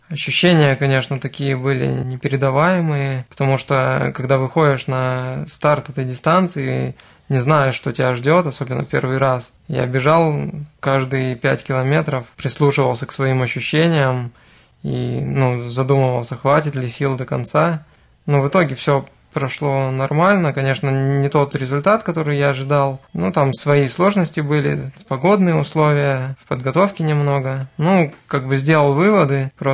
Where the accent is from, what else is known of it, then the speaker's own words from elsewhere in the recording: Trekhgorny, Chelyabinsk Oblast, Russia; born there; Родился я в Челябинской области, в закрытом городе Трехгорный, то есть он находится на горах, судя из названия.